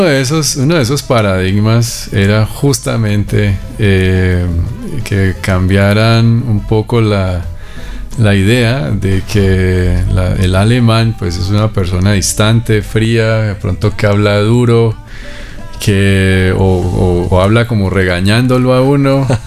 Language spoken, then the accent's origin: Spanish; Colombia; uno pensaría que acá como colombianos pues nos defendemos